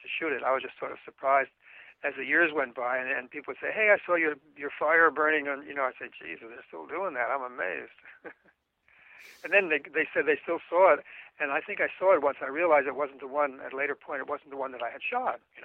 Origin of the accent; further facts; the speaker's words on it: New Jersey, United States; born there; now in New York, United States; I live in New York. I was born in New Jersey